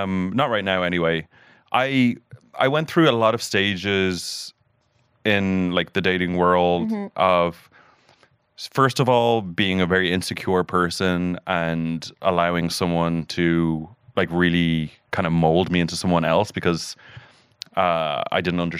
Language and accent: English; Blantyre, Scotland, United Kingdom; now in Los Angeles, United States; And I live, look, I'm from Ballantyre. And I grew up in the fucking rain. I live in the Hollywood Hills.